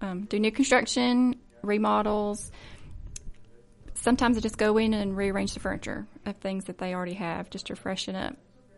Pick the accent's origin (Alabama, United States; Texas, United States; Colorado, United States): Alabama, United States; Hayden; I grew up in Hayden, which is...